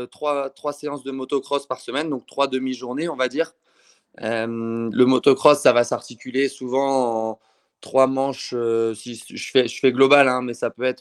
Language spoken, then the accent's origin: French; Hauts-de-France, France; chez nous, dans le Nord